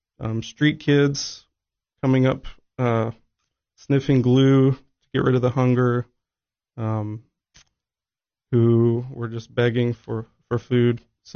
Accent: Kenya; now in United States; So I was born in Kenya in East Africa and grew up there. At this point, I've spent probably half of my life here in the States and about half of my life in East Africa, both as a child and as an adult.

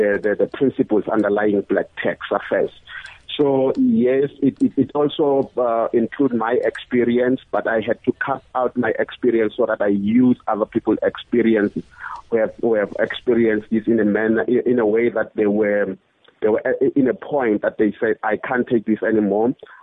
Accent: Mpumalanga, South Africa; I'm from Mpumalanga myself.

